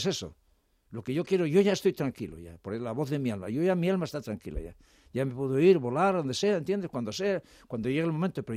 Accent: Gijón, Asturias, Spain; Pero yo soy asturiano, soy de Gijón, ¿entiendes?

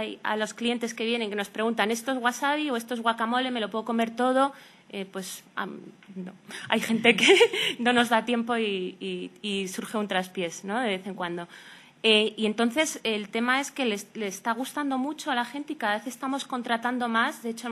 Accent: Spain; porque yo soy japonesa y española, mi madre es japonesa y mi padre es español, pero he vivido siempre aquí

